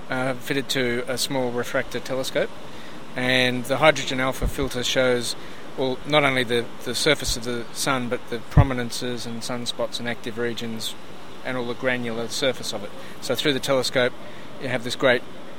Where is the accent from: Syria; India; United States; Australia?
Australia; Castlemaine, Victoria; I'm from Castlemaine, near Melbourne.